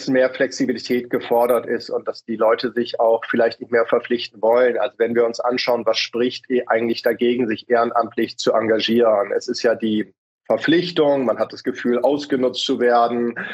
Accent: Hamburg, Germany; Oder wir können ja auch als Hamburger oftmals von euch unten lernen.

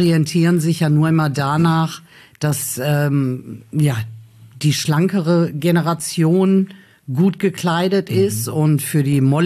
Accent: Duisburg, North Rhine-Westphalia, Germany; Geboren in Hochfeld. Aha. Und dann ab meinem 12. Lebensjahr habe ich in Meiderich gewohnt.

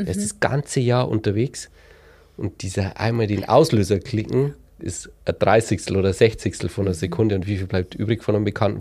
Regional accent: Bavaria, Germany; ich komme aus dem Bayerischen Wald

